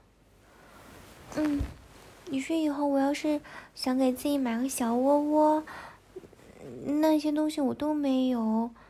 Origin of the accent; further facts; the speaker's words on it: Guiyang, Guizhou, China; 我们贵阳那边的话，就会喊宝贝的人喊幺儿，喊乖乖。